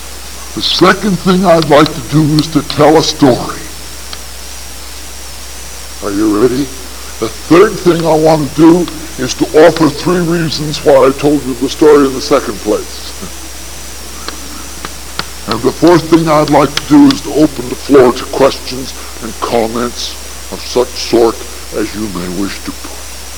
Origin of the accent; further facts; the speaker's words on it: Nebraska, United States; And where I grew up in Nebraska, we knew that the original copy of the Bible was someplace near Jerusalem.